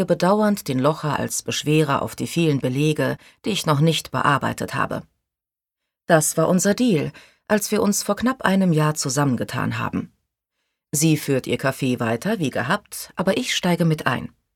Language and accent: German; Stuttgart, Baden-Württemberg, Germany; Heim nach Stuttgart, wo ich aufgewachsen bin